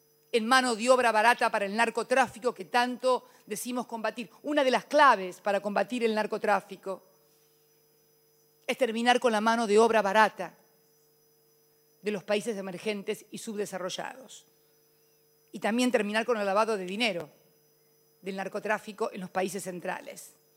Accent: Argentina

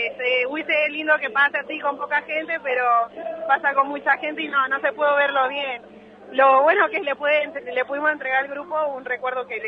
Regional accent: Argentina; born there; Sí, nací acá.

